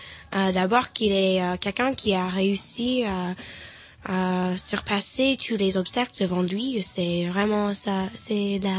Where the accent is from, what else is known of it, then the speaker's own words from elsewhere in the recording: United States; c'est la première fois que je suis fière de dire que je suis une Américaine.